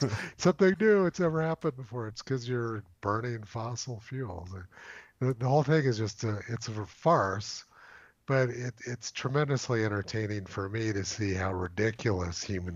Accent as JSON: {"language": "English", "town": "Los Alamos", "region": "New Mexico", "country": "United States", "said": "I'm from New Mexico. I come from Los Alamos, New Mexico, which is the most educated city in the world."}